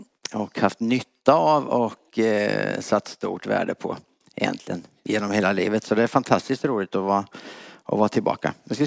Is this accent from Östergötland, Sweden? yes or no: yes; Östergötland, Sweden; accent: Östergötland dialect; Vi kommer ursprungligen från Östergötland. Det hör ni säkert. Det kommer ni höra. Min vackra, breda östgötska.